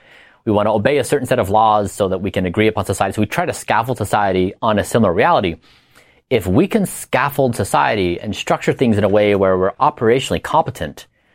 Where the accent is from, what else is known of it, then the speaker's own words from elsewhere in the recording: Utah, United States; And when I went from growing up in Utah to going to poverty-stricken Ecuador, living among people with mud floors, mud walls, that broke my reality.